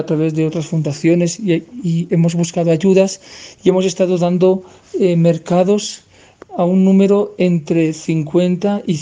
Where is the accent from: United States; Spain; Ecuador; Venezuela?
Spain; moved away as an adult; now in Bogotá, Colombia; Soy español, llevo 14 años en Colombia, me he formado aquí para la misión y estoy en una parroquia llamada Santa Teresa de los Andes, ubicada en Bogotá, en la zona de Ciudad Bolívar, en Arborizadora Alta, sector grupos.